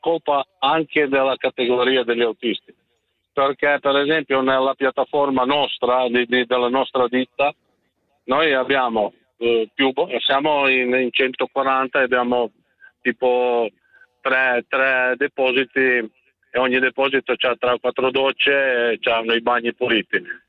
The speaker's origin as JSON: {"language": "Italian", "country": "Croatia", "moved": "yes", "lives_now": "Italy", "said": "Ecco, io sono croato, è dall'86 che sono in Italia."}